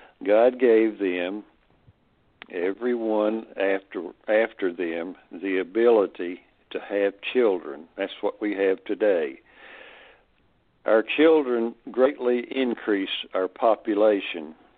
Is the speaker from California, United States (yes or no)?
no; Kingsport, Tennessee, United States; she moved with the children out of Kingsport, my hometown here in East Tennessee